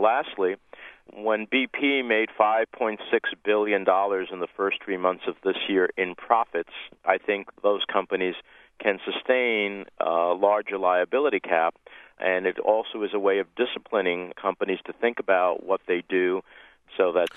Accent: New Jersey, United States; I oppose offshore drilling, certainly in areas of the country like along my home state of New Jersey

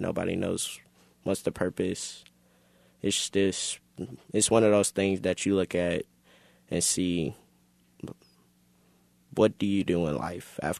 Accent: Kansas City, Missouri, United States; Well, I am from Kansas City, Missouri. I've grown up here since 16 years.

